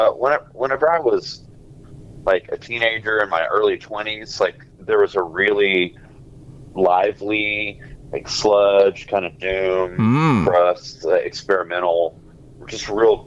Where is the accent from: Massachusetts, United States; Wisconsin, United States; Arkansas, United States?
Arkansas, United States; I grew up in Arkansas. I lived in central Arkansas since the late 90s, but I was born in like South Arkansas and have lived in the state most of my life.